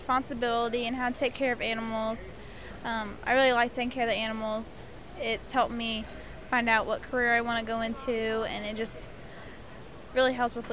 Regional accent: Decatur, Indiana, United States; I'm from Decatur, Indiana.

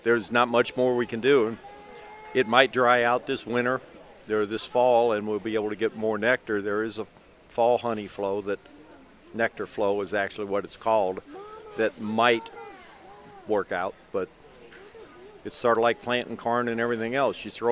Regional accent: St. Charles, Missouri, United States; I'm from St. Charles, Missouri, and I'm the assistant up here.

